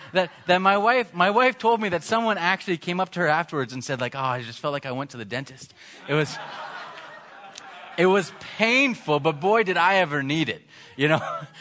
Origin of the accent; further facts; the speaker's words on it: Missouri, United States; I grew up myself in Missouri. In Missouri, Missouri claimed to be the buckle of the Bible Belt. I mean, that was something we were so proud of.